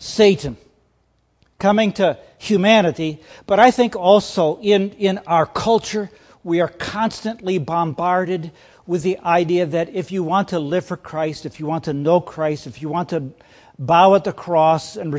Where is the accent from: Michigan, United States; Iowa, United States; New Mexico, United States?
Iowa, United States; I'm a flatlander from Iowa. I was out doing a little bit of jogging and running, and I am not used to your West Virginia hills.